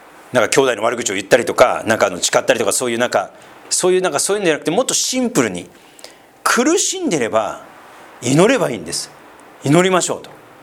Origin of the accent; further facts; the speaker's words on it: Sendai, Miyagi, Japan; accent: Zuzu-ben; 私実は仙台出身なんで、まずちょっとズーズー弁で、